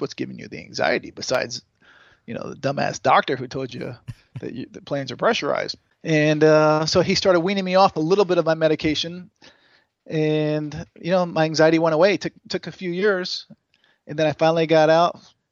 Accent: Connecticut, United States; You know, I grew up in Connecticut, and I was always fascinated with travel.

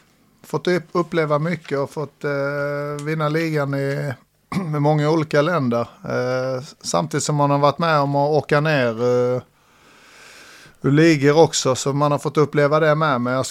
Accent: Ljungby, Kronoberg County, Sweden; Alltså jag bor ju i Skåne och de tycker jag pratar småländska. Jag är här hemma i Ljungby, tycker de jag pratar skånska.

